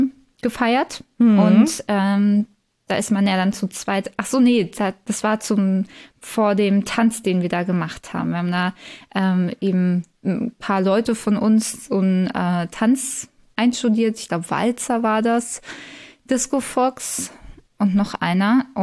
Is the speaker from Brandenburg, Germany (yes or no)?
yes; Brandenburg, Germany; Ich komme ja eigentlich aus dem Speckgürtel von Berlin.